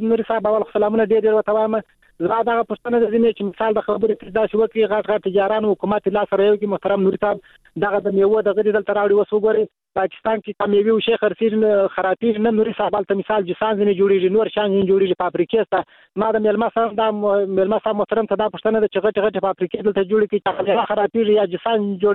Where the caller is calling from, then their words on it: Helmand, Afghanistan; د هلمند ولایت څخه